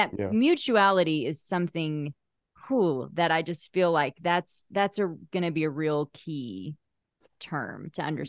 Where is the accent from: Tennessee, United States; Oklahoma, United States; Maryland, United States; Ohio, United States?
Oklahoma, United States; I grew up in Oklahoma and I would ask my dad frequently, like, who is that?